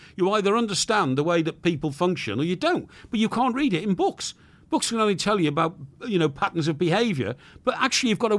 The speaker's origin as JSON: {"language": "English", "town": "Chester", "region": "North West England", "country": "United Kingdom", "tie": "born or raised there", "said": "Even when I was sort of 18 and I was in Chester, my hometown, before I went to university"}